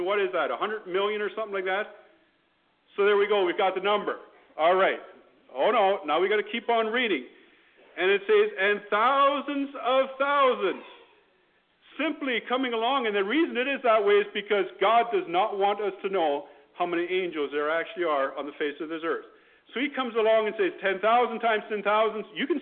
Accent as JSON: {"language": "English", "country": "Canada", "said": "We're from Canada. You're here in Idaho"}